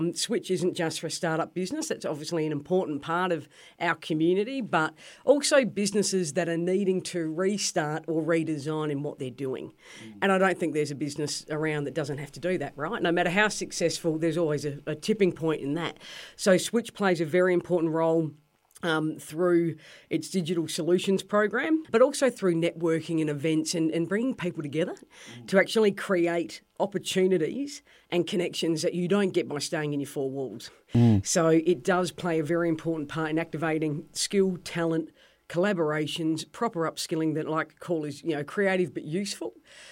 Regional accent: South Australia, Australia; now in Tasmania, Australia; So I was originally from Barossa Valley in South Australia and had done work down in Tas before.

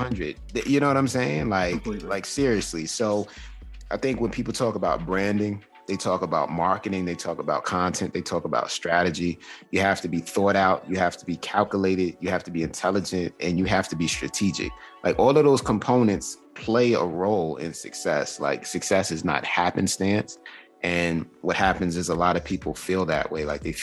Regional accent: New York City, New York, United States; growing up in Queens in New York City, everybody was riding for

